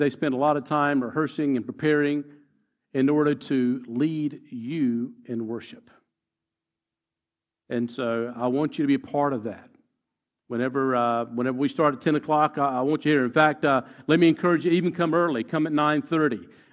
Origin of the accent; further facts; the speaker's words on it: United States; now in Australia; Growing up in the States, we had a set time that we start church.